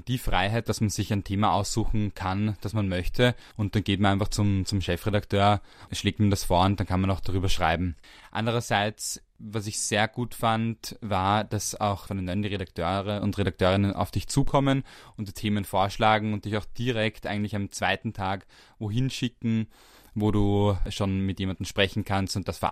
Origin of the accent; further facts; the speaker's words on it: Perchtoldsdorf, Lower Austria, Austria; Ich bin selber auch aus Niederösterreich. Ich komme aus Berchtesgadensdorf, von der anderen Seite von Niederösterreich.